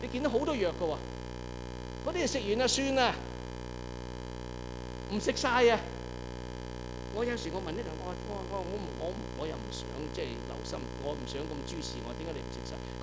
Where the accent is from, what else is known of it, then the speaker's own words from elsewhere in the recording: Canada; 這樣你在加拿大，我們加拿大人最流行的是怎樣呢？